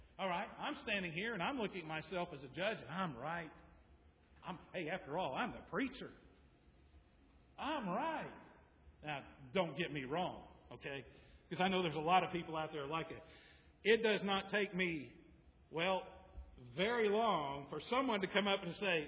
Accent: Oklahoma, United States; I grew up in Oklahoma.

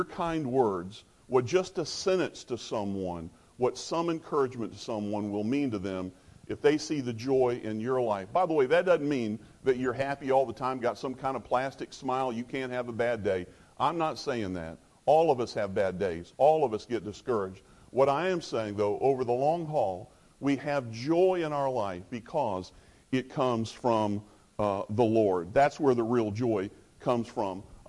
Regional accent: Atlanta, Georgia, United States; And we're from Atlanta. We're not used to that, okay?

